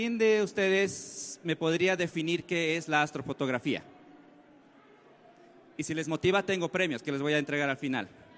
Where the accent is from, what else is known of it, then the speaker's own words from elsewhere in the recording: Cochabamba, Bolivia; en mi ciudad, porque yo vengo de Cochabamba, Bolivia, que está al sur.